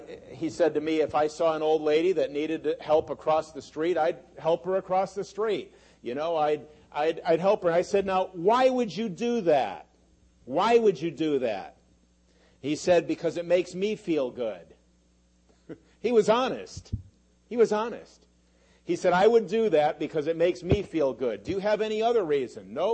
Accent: Connecticut, United States; I went up to my home state of Connecticut.

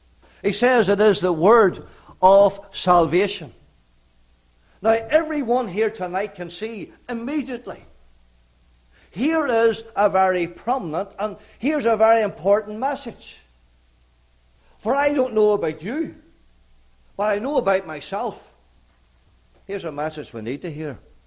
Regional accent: Northern Ireland, United Kingdom; I remember as a young lad growing up in County Armagh, Northern Ireland, in our village

